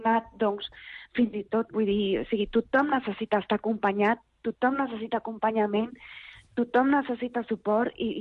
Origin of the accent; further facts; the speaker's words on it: La Seu d'Urgell, Catalonia, Spain; jo soc aquí de la Seu